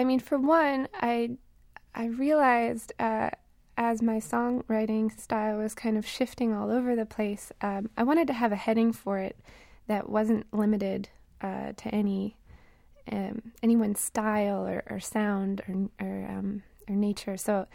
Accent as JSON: {"language": "English", "region": "New England", "country": "United States", "tie": "born or raised there", "said": "White Hinterland refers to a low-lying coastal region, like where I grew up in New England."}